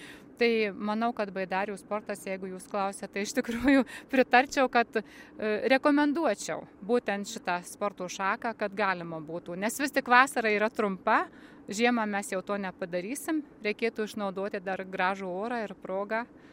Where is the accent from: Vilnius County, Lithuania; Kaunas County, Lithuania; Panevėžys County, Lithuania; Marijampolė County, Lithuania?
Marijampolė County, Lithuania; Aš pati esu iš Marijampolės krašto, tai mes turime prie Šešupės, kaip tik baidarių klubą.